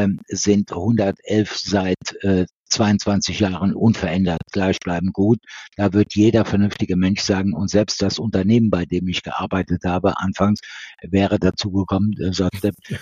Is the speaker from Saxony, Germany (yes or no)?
no; Neuwied, Rhineland-Palatinate, Germany; born there; Ich bin in Neuwied geboren.